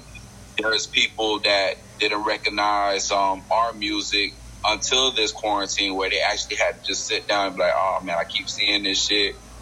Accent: Florida, United States; Like, I remember there was, you know, just growing up in Florida, like, whatchamacallit, Slip and Slide.

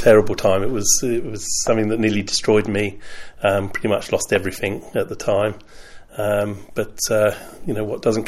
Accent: Portsmouth, South East England, United Kingdom; I grew up in Stampshaw, lived there from... shortly after I was born, right up till I was about 16 years old, and explored all around places like Flathouse Quay, Clarence Pier

